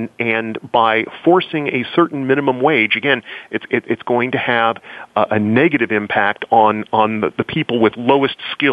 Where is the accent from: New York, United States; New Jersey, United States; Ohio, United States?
Ohio, United States; Findlay; But that first job, which was working at a commercial radio station in my hometown of Findlay, Ohio, frankly, I would have done it for 10 cents an hour.